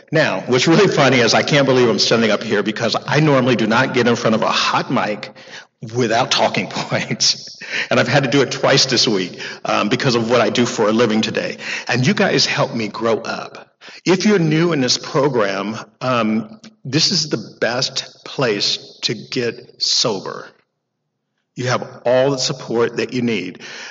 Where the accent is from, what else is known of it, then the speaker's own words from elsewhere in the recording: Sacramento, California, United States; So growing up in Sacramento, when I went to work for Department of Corrections